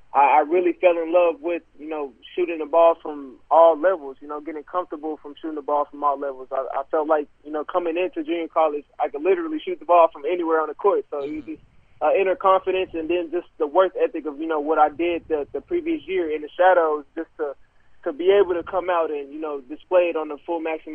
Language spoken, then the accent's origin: English; Arlington, Texas, United States; from my hometown, you know, originally being Arlington, Texas, it's not too far away from Mansfield